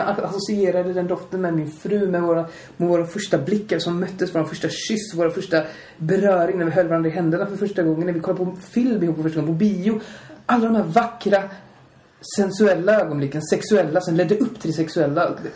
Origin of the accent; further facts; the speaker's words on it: Bollebygd, Västra Götaland County, Sweden; Där vi är uppväxt i Bollebygd.